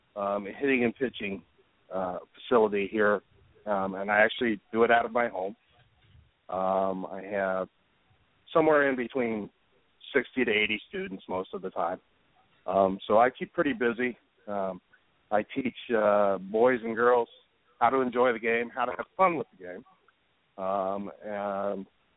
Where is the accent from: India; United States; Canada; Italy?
United States; Ohio; I grew up in Ohio.